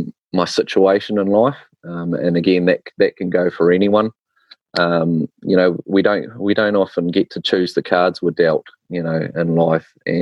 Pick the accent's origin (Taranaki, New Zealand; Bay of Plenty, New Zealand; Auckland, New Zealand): Taranaki, New Zealand; I was born and bred in Taranaki, so I've lived here all my life apart from a bit of an OE. But yeah, I was actually brought up in town as well. Made the move to the country permanently when I left school.